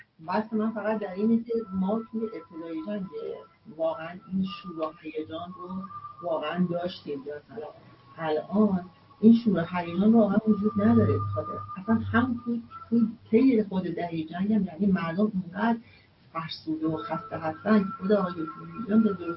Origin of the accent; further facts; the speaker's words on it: Abadan, Khuzestan, Iran; من خودم بچه اون خطه هستم، بچه آبادان هستم